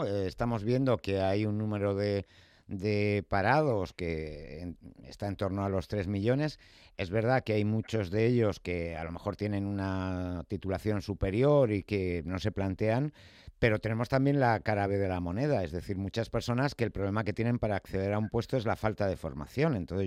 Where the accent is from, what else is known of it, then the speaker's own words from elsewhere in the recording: Madrid, Community of Madrid, Spain; yo soy de Vicálvaro de toda la vida, o sea que vicalvareño más bien.